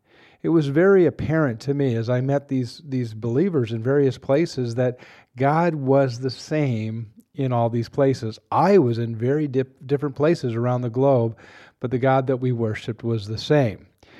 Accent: California, United States; that's the same moon that I grew up looking at in Southern California.

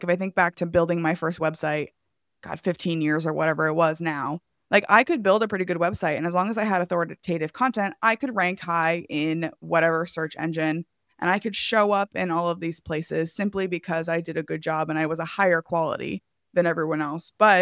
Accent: Iowa, United States; I'm from Iowa, so I love the if you build it, they will come kind of mindset

